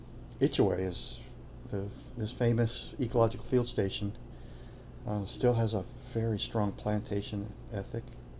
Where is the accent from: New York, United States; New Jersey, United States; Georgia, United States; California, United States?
California, United States; moved away as an adult; So I grew up in Southern California, got the job here not knowing anything about the Southeast.